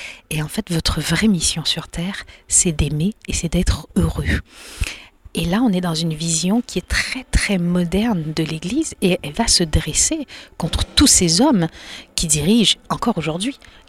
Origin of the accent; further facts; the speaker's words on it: Bathurst, New Brunswick, Canada; Non, je suis du Canada anglophone. J'ai grandi en français dans un tout petit village qui s'appelle Bathurst, où il y a une majorité d'anglophones et où les francophones étaient un peu à l'écart.